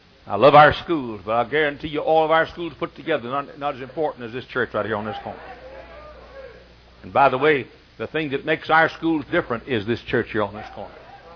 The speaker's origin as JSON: {"language": "English", "town": "Dallas", "region": "Texas", "country": "United States", "tie": "born or raised there", "said": "I can remember when I was a little boy growing up in Fernwood Baptist Church in Dallas, Texas, church where I was saved"}